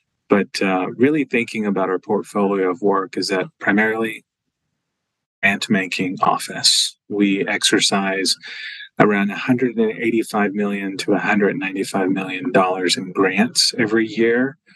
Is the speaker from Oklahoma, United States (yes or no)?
yes; Lawton, Oklahoma, United States; I'm Comanche and Kiowa, and I hail from Lawton, Oklahoma.